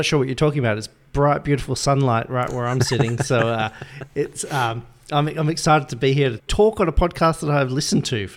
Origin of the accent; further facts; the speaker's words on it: Perth, Western Australia, Australia; I'm from Perth, which is the capital there. It's one of the most isolated capital cities in the world, actually, by geographical direction.